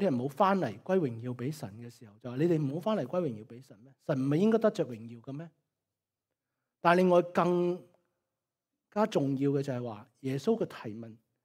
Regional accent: China; 即是我们中国人有句说话啦，知恩莫忘报，是吧？

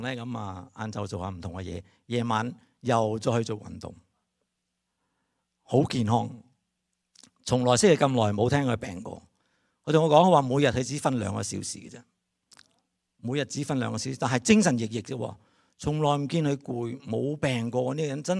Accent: China; 我中国人咁讲，

